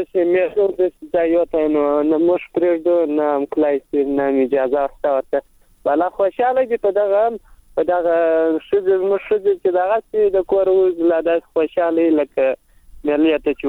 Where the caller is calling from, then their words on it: Helmand, Afghanistan; د هلمند ولایته کشکي ولسوالۍ.